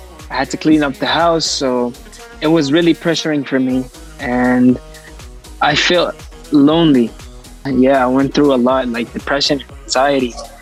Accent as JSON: {"language": "English", "town": "Amman", "region": "Amman Governorate", "country": "Jordan", "tie": "born or raised there", "said": "I'm 17 years old. I grew up in Amman, Jordan. We grew up in the modern part of Amman."}